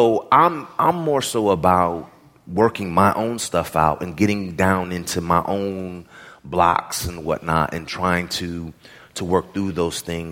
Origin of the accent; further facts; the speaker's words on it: California, United States; I'm from the Bay Area, I was in New York